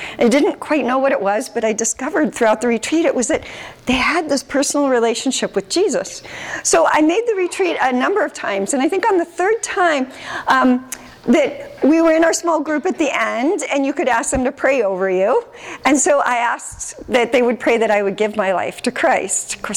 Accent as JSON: {"language": "English", "town": "San Diego", "region": "California", "country": "United States", "tie": "born or raised there", "said": "So I was born and raised in San Diego. So that's really great because I'm a San Diego native."}